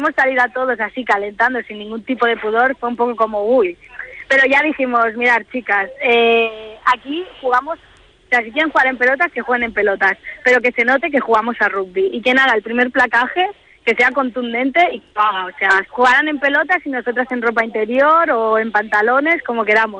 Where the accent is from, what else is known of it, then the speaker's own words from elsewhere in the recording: Barcelona, Catalonia, Spain; Cuando decimos que somos de Barcelona es como, uy, de Barcelona, qué bonito tal.